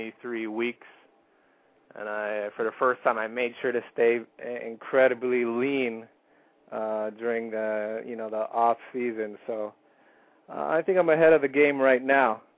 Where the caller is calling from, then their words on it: Montreal, Quebec, Canada; I'm calling from Montreal.